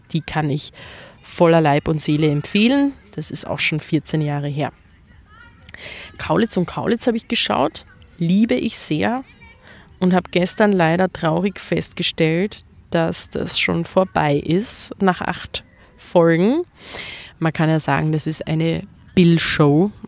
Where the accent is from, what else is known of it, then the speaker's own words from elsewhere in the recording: Austria; Dann haben mein Mann und ich Braunschlag geguckt als echte Österreicherin natürlich.